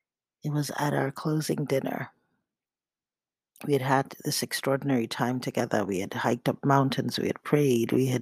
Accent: Nigeria; even though I was raised in Nigeria and my family is Nigerian and I know our quote-unquote ancestral lands

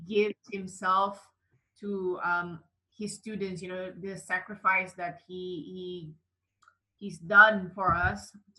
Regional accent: Kota Kinabalu, Sabah, Malaysia; now in Kuala Lumpur, Malaysia; when I finished my degree, I went back to my hometown, which is Kota Kinabalu, Sabah. It's closer to Philippines there. Mm-hmm. Now I'm at West Malaysia, which is in KL.

